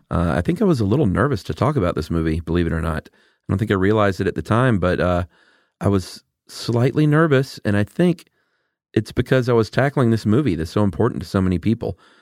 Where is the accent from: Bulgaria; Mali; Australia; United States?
United States; Atlanta, Georgia; Well, I'm from Atlanta.